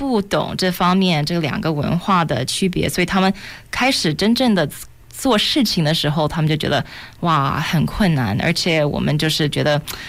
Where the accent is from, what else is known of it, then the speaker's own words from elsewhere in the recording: China; moved away; 所以他们最近像好多我们从中国来的他们现在就是请我，因为我比较了解中国的文化